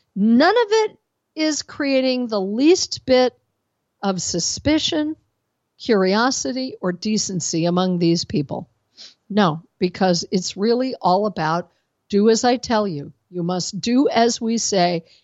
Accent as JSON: {"language": "English", "town": "Denver", "region": "Colorado", "country": "United States", "said": "As you know, I'm from Denver originally"}